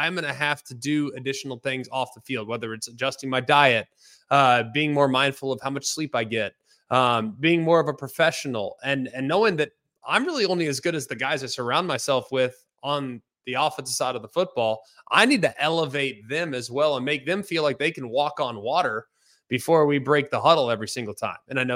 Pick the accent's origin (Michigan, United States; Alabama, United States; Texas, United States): Texas, United States; Dallas-Fort Worth; Having seen some of the best Texas teams up close as a player and really growing up in Dallas-Fort Worth and growing up a Longhorn fan